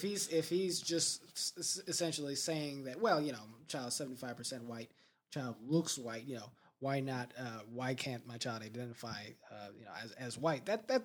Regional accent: Culver City, California, United States; I grew up in Los Angeles, but Culver City, California. I grew up in a very mixed racial school district, you know.

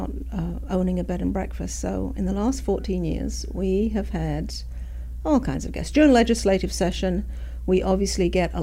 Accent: Hornchurch, London, United Kingdom; now in Tallahassee, United States; I'm from London. Actually, a little town just outside London, on the east side of London, called Hornchurch. And I've been in Florida for 30 years.

